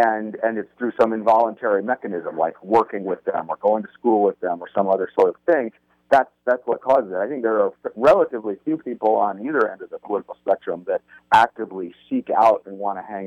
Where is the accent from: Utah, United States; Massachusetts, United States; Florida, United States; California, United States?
Utah, United States; I grew up in Utah